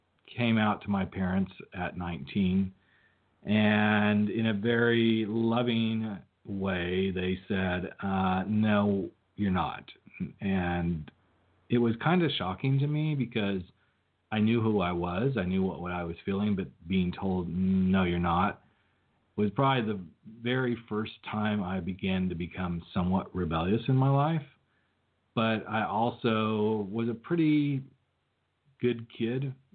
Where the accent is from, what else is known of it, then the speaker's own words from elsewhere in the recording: California, United States; also born or lived in Colorado / Southwest; So I kind of grew up all over the country. I was born in Colorado, spent a good portion of my life in Northern California. And then we moved to the Southwest area.